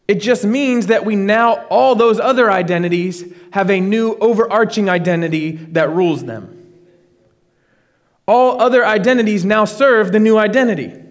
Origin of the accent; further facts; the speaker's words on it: United States; I'm an American man, right? Born and raised in the United States.